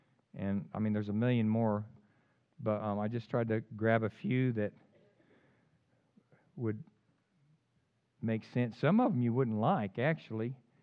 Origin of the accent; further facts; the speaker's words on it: Texas, United States; You can tell I'm from Texas.